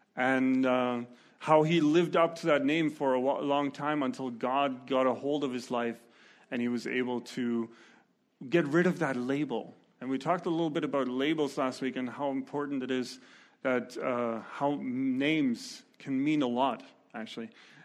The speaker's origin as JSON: {"language": "English", "country": "Germany", "tie": "born or raised there", "said": "but it is in Germany, and I grew up in Germany."}